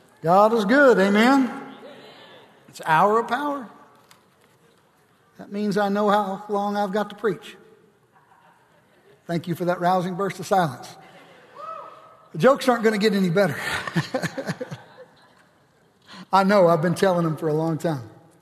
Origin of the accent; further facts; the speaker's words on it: the South, United States; I'm from the South and I like tea.